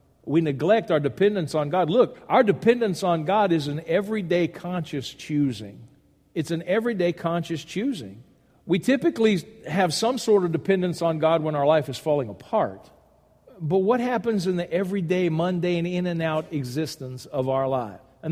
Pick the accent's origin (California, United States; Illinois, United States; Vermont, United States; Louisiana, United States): Louisiana, United States; I grew up in Louisiana, and catching one fox was a major feat.